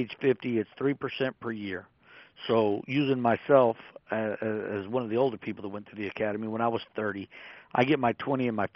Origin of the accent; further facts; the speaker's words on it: El Paso, Texas, United States; Now, I grew up in El Paso, Texas, so I spoke Spanish growing up.